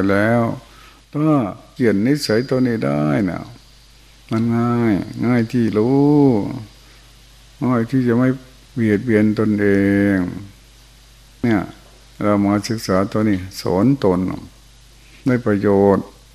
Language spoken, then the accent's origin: Thai; Chaiyaphum, Thailand; เราก็เป็นคนชัยภูมิเหมือนกัน